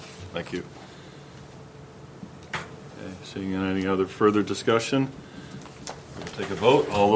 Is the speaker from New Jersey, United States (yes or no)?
no; Washington, United States; I'm from Whatcom County